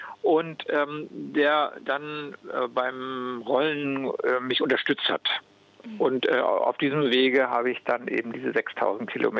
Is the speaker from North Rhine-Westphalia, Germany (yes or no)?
no; Lower Saxony, Germany; Ich komme aus dem Südrand der Lüneburger Heide, also Norddeutschland, östlich von Hannover.